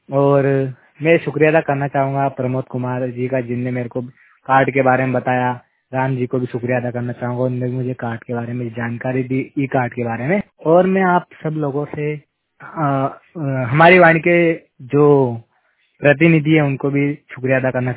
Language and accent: Hindi; Shujalpur, Madhya Pradesh, India; और मैं मध्य प्रदेश के सुजालपुर क्षेत्र का रहने वाला हूँ और मैं 100% ब्लाइंड हूँ।